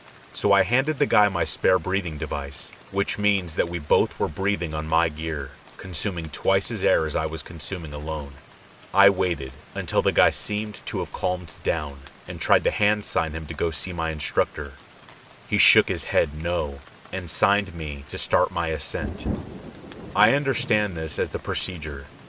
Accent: French Caribbean, France

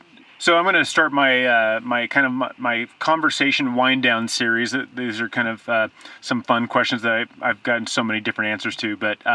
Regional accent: California, United States; I've had that experience growing up in Southern California, just trying to speak a little bit of Spanish to people I've worked with from Mexico or elsewhere.

